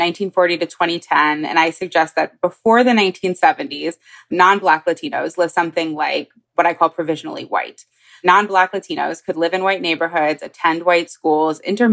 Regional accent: Arlington, Virginia, United States; I grew up in Arlington, Virginia, which, depending on who you ask, is or is not the South.

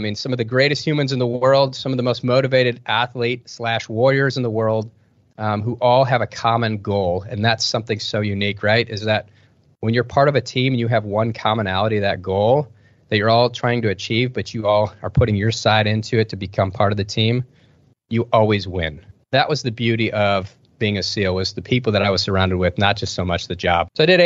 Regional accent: Detroit, Michigan, United States; The long story is I grew up in Detroit, Michigan, and I was playing pretty competitive hockey.

